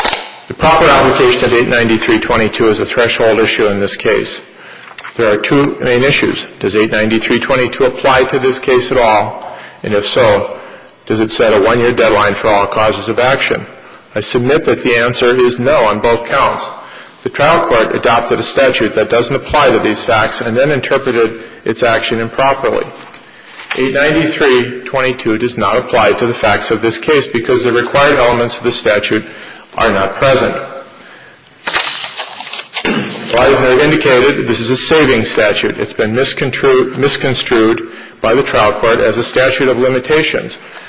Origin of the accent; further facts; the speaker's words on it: Duluth, Minnesota, United States; I'm an attorney from Duluth, Minnesota.